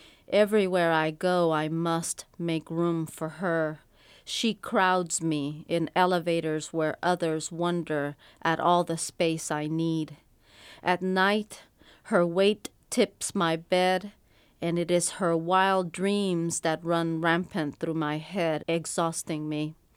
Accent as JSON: {"language": "English", "country": "Puerto Rico", "second_language": "English", "said": "many Puerto Ricans were put into special classes because they thought that because we didn't speak English perfectly, it was some kind of learning disability. But once we did learn the language"}